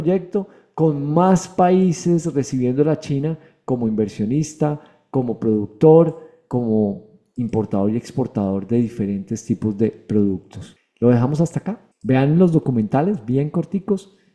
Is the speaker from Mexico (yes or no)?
no; Colombia; Cuando yo era pequeñito, pues existía Lego, pero en Colombia no era tan famoso, la verdad.